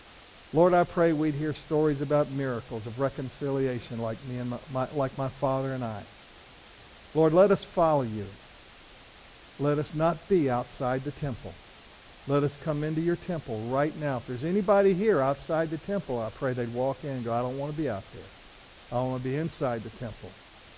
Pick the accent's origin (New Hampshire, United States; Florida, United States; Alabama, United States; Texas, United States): Alabama, United States; I guess I'm just from Alabama and I can't talk real fast.